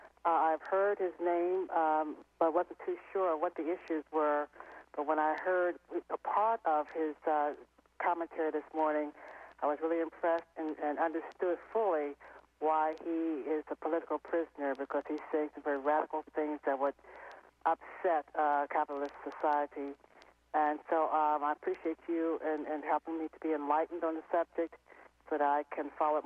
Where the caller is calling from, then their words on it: Washington, District of Columbia, United States; I'm calling from Washington, D.C.